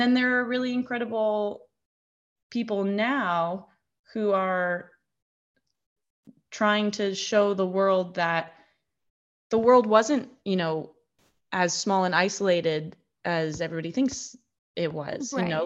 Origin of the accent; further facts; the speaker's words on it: United States; I mean, the fact that, you know, as an American, this country's only a couple hundred years old.